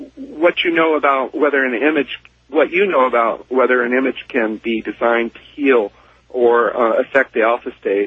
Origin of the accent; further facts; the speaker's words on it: Los Angeles, California, United States; from Los Angeles.